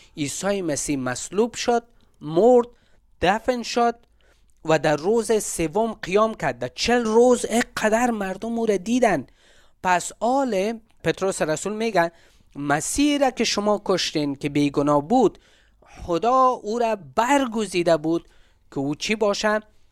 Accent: Afghanistan

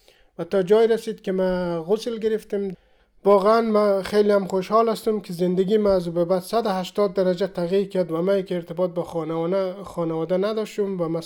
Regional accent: Afghanistan; moved away; من اول در مسجد بزرگ شدم، در خانواده کاملا مذهب به دنیا آمدیم و خیلی هم تا سن 12-13 سالگی ما همیشه در مسجد بودیم

